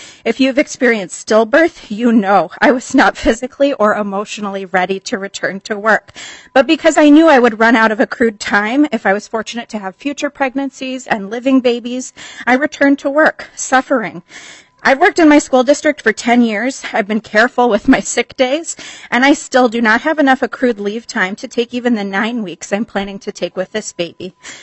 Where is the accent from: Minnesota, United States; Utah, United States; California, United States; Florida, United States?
Minnesota, United States; I have lived and am living the experience of being a Minnesotan without paid family and medical leave protections.